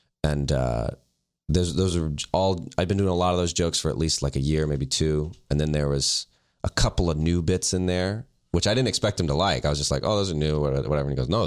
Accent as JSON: {"language": "English", "region": "the South", "country": "United States", "said": "it's really just that I'm from the South and I treat everybody like they have a gun"}